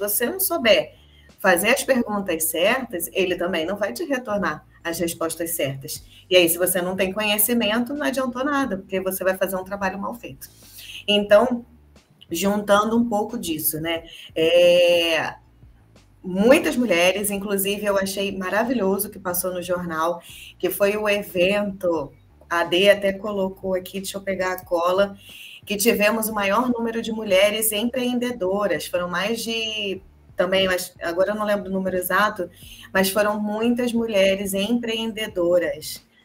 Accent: Rio de Janeiro, Brazil; que eu, como uma boa carioca, eu fiquei arrepiada e maravilhada.

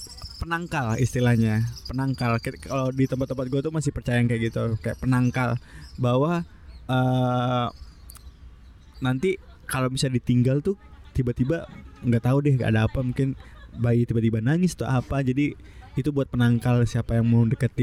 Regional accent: Padang, West Sumatra, Indonesia; gue waktu kecil tuh kan gue di Padang gitu ya.

